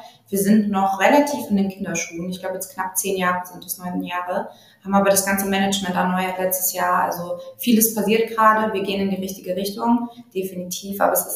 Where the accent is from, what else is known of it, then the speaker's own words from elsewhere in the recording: Munich, Bavaria, Germany; now in Berlin, Germany; Ich komme aus München. Ich habe auch in München studiert, bin danach nach dem abgeschlossenen Studium nach Berlin gezogen